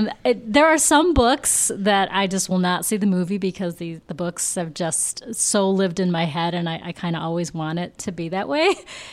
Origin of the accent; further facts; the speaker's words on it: Detroit, Michigan, United States; And I remember this because I grew up in the Detroit area